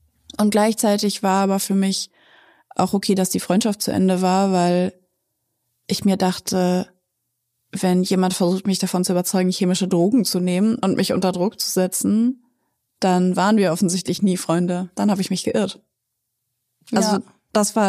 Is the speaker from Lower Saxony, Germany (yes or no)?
yes; Hanover, Lower Saxony, Germany; … und ich wohnen ja aktuell in Süddeutschland, aber ich komme selber ursprünglich aus Hannover.